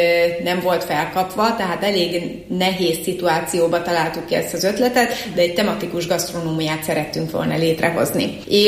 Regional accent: Miskolc, Borsod-Abaúj-Zemplén, Hungary; Tőzsgyökeres miskolci vagyok, és szeretem is azt mondani, hogy lokálpatrióta vagyok. Nagyon fontos számomra Miskolc, tényleg avasi gyerekként nőttem fel

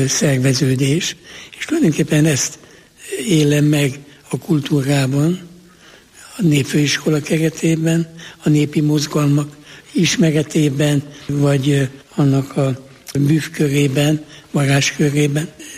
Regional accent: Budapest, Hungary; born there; moved away as an adult; now in Lakitelek, Hungary; bár Pesten születtem, 20 éves korban kerültem lakitelekre

